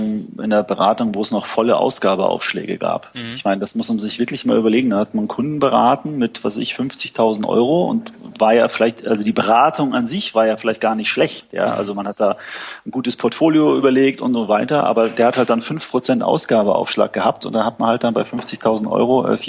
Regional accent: Munich, Bavaria, Germany; Wir sitzen in München, relativ zentral und ist meine Heimat. Ich habe mal ein paar Jahre in Frankfurt gearbeitet. Wollte dann aber wieder zurück nach München

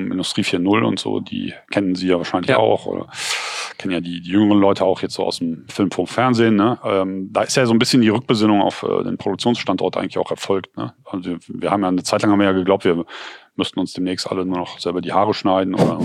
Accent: Cologne, North Rhine-Westphalia, Germany; bei uns in Köln wird auch viel produziert, aber das Großteil sind halt Filme, ne? oder Fernsehen oder sowas.

